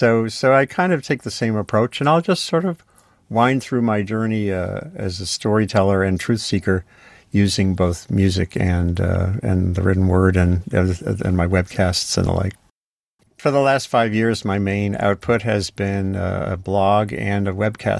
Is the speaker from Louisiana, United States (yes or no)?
no; Rhode Island, United States; As a kid growing up in Rhode Island